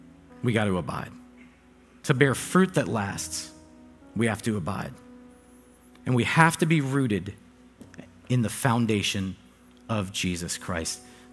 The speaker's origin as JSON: {"language": "English", "region": "Florida", "country": "United States", "lives_now": "Connecticut, United States", "said": "And I'm not saying that to throw shade at Connecticut because I'm from Florida, forgive me."}